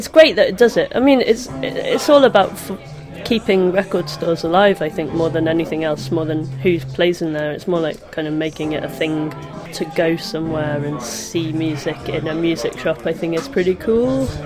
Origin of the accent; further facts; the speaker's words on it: North West England, United Kingdom; now in Manchester, United Kingdom; No, originally I'm from the Wirral.